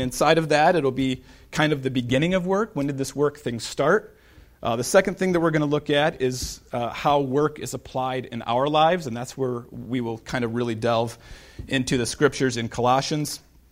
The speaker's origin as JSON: {"language": "English", "town": "Indianapolis", "region": "Indiana", "country": "United States", "said": "You know, I just mentioned that I came from Indiana, lived in Indianapolis"}